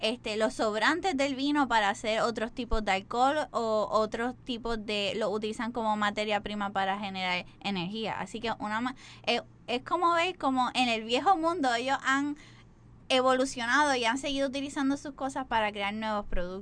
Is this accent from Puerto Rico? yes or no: yes; Puerto Rico; nosotros como puertorriqueños estamos acostumbrados a lo que es la industria de alimentos dentro de Estados Unidos